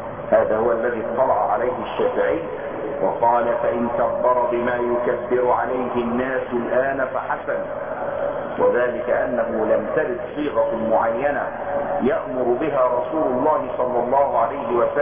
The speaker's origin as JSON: {"language": "Arabic", "country": "Egypt", "said": "مش احنا عندنا في مصر نسمي الفطر العيد الصغير والاضحى العيد الكبير."}